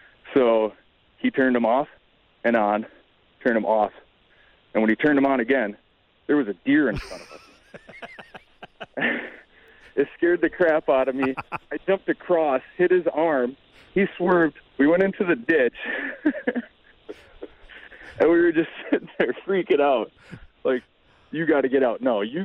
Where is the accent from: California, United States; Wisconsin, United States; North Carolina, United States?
Wisconsin, United States; Waupaca; So when I was a teenager, I grew up in Waupaca, Wisconsin, and there's a nearby town, Wauwega.